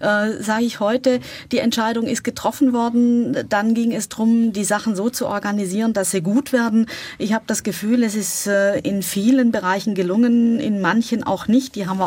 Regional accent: Baden-Württemberg, Germany; ich wohne nicht hier voll in Berlin, sondern ich wohne natürlich weiter in Baden-Württemberg, da wo ich herkomme, im Kreis Konstanz.

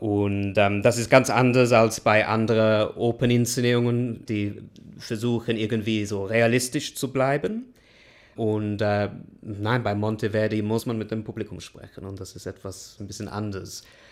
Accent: United Kingdom; German is a second language; Also ich bin eigentlich Brite

